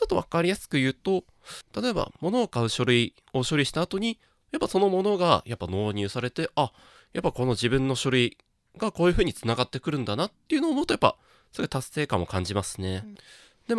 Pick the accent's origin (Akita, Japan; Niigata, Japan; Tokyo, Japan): Akita, Japan; でその後地元秋田の大学で主に経済学部に進学して